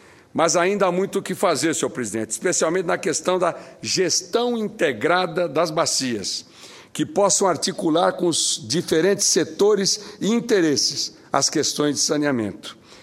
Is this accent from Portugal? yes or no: no; Pantanal, Brazil; born there; o lugar onde nasci e aprendi a respeitar a água, o meu Pantanal.